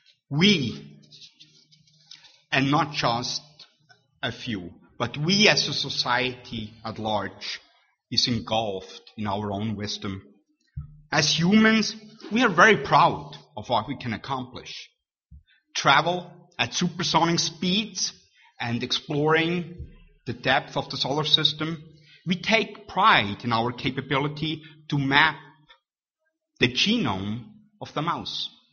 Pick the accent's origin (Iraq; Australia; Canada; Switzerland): Switzerland; English is a second language; now in United States; our wonderful nation we call home, or my adopted home, as you know, I hail from Switzerland, but my adopted home